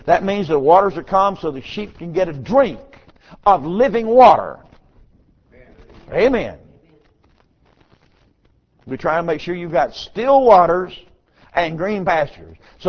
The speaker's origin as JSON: {"language": "English", "country": "United States", "said": "Ladies and gentlemen, I'm an American."}